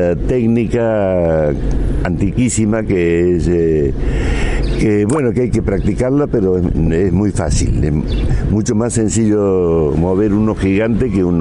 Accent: La Cruz, Córdoba, Argentina; De La Cruz, Calamuchita, provincia de Córdoba, con un hermoso balneario y todavía tengo muchos amigos por allí

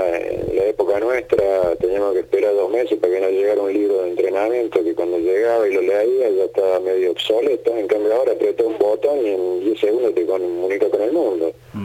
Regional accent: Córdoba, Argentina; porque soy cordobés

